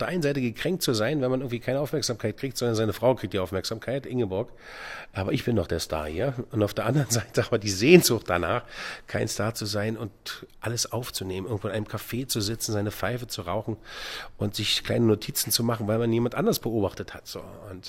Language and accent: German; Berlin, Germany; accent: Berlin dialect; Oh Gott, ich bin Berliner, mein Berlinern ist schon ganz kräftig.